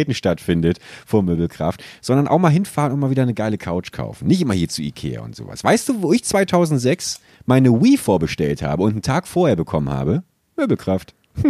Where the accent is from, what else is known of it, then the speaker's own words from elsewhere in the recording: Buchholz in der Nordheide, Lower Saxony, Germany; Das ist meine alte Heimat.